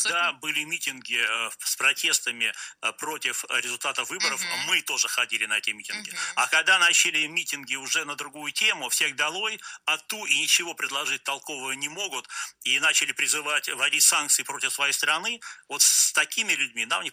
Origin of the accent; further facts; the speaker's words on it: Saint Petersburg, Russia; в том числе в моем родном городе Санкт-Петербурге